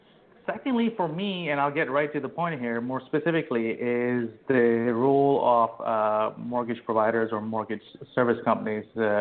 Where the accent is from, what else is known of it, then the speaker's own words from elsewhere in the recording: United States; moved away as an adult; now in London, United Kingdom; So I'm an American citizen, but I'm here in London.